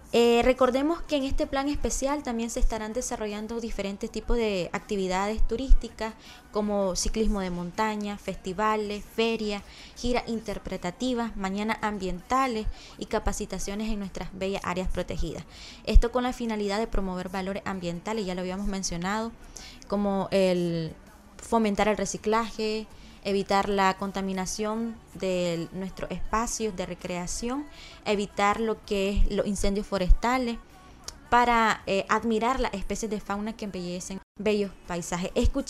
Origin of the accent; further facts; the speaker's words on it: Nicaragua; es una práctica culturalmente que se nos hace difícil como los nicaragüenses